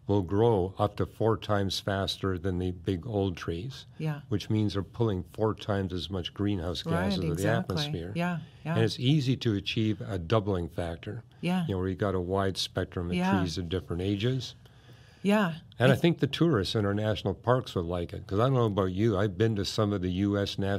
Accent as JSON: {"language": "English", "town": "Vancouver", "region": "British Columbia", "country": "Canada", "tie": "born or raised there", "said": "This was just 6 miles from the house that I was raised in Vancouver. I would cross the bridge to North Vancouver, and I loved this park."}